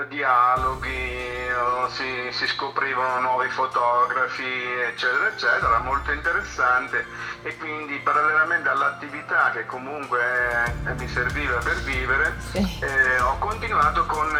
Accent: Grottammare, Marche, Italy; born there; nasce in una ridente località, una bellissima località della costa marchigiana adriatica che si chiama Grottammare ed è una cittadina ricca di storia, di arte e anche di grandi artisti.

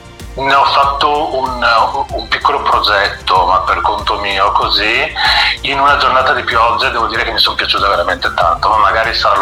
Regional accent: Padua, Veneto, Italy; Allora, io sono di Padova, nato a Padova, cresciuto a Padova

